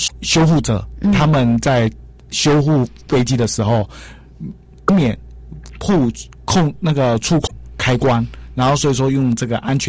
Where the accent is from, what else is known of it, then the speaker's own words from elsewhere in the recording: Pingtung County, Taiwan; 我屏东人。